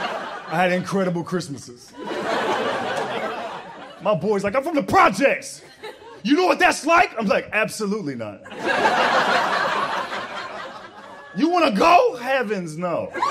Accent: Fort Worth, Texas, United States; I'm actually from the suburbs. Boom, in your face. Bet you didn't know that. I'm from Fort Worth, Texas, man.

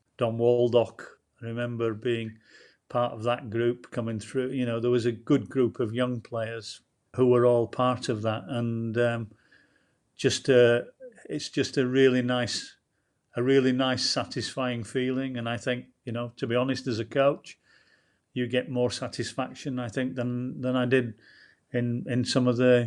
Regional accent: New Zealand; as a New Zealander talking to him, you go back to 2009 and he gets the Lions

